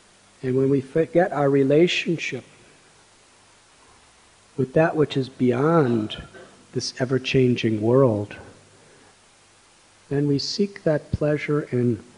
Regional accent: United States; I remember when I was young, as a teenager, growing up in America, I had serious questions.

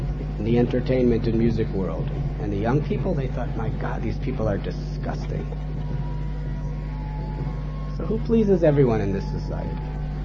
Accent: United States; born there; I was born in America.

